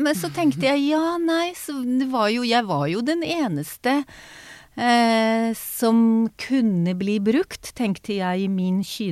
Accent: Israel; now in Norway; Men min familie flyttet til Israel da jeg var baby.

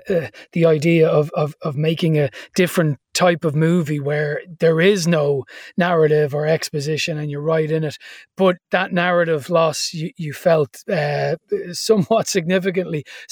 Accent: Ireland; which you and I share as probably a similar age, growing up in Catholic Ireland?

